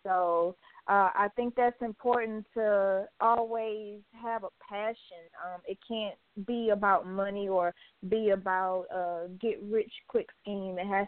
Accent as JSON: {"language": "English", "town": "Houston", "region": "Texas", "country": "United States", "tie": "born or raised there", "said": "I am from Houston, Texas, originally."}